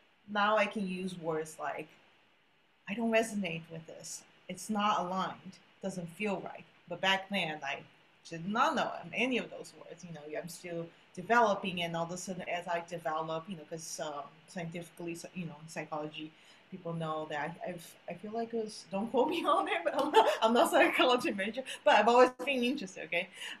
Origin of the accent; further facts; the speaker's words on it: São Paulo, Brazil; English is a second language; I was born in Brazil and I lived in São Paulo, the second biggest city.